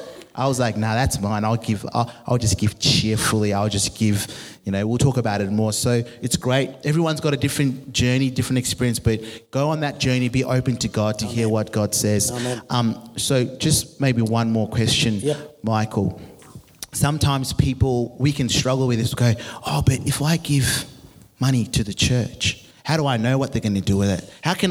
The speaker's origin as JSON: {"language": "English", "country": "Zimbabwe", "moved": "as an adult", "said": "I'm from Zimbabwe, Southern Africa. I only moved over from Zimbabwe when I was 18, 19, coming over for uni. Grew up in a culture where if you don't have money, you're not going to get very far."}